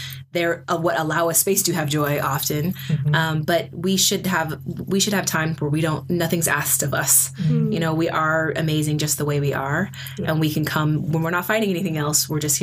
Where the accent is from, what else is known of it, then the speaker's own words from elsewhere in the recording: Sacramento, California, United States; now in Oakland, United States; Yeah. So I am from Sacramento originally. I lived in Oakland for a long time, left for about 7 years, and then came back 2 years ago